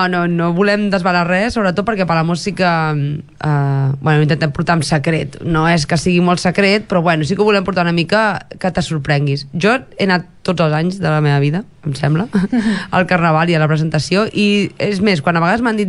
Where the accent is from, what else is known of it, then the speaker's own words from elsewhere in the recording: Palamós, Catalonia, Spain; les colles que som de Palamós no volem anar a altres carnavals